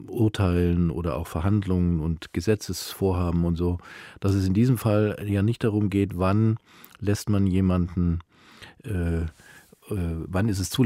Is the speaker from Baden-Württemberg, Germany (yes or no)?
yes; Ulm, Baden-Württemberg, Germany; Ich bin gebürtiger Ulmer, also Schwabe.